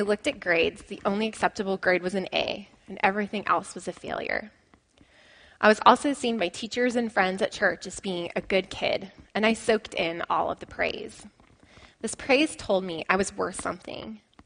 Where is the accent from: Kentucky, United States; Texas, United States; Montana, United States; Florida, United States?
Montana, United States; Billings; born there; I was born in Billings, Montana.